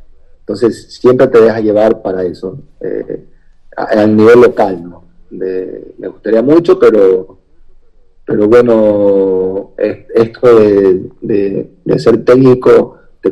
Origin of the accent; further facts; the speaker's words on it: Guayaquil, Guayas, Ecuador; also born or lived in Quito, Ecuador; me inclino bastante por Guayaquil, porque es mi ciudad natal